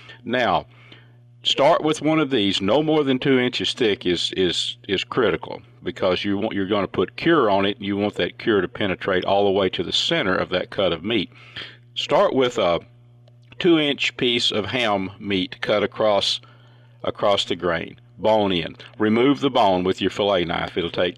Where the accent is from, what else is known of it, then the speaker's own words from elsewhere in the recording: Texas, United States; You know, I grew up in Northeast Texas, up in Red River County, back in the 60s, actually.